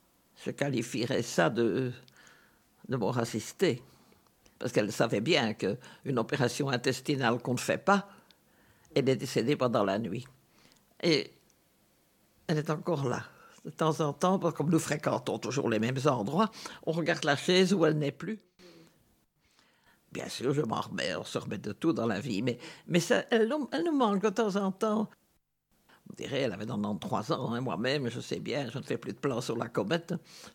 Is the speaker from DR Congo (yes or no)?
no; Brussels, Belgium; born there; Moi, je suis né dans les Marolles, alors avec la jonction Nord-Midi, derrière la chapelle, pour ce qui est des trous, je ne crains personne